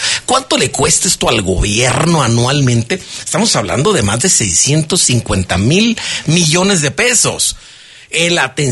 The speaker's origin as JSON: {"language": "Spanish", "country": "Mexico", "said": "lo que también nos alimentamos nosotros como mexicanos, la dieta mexicana"}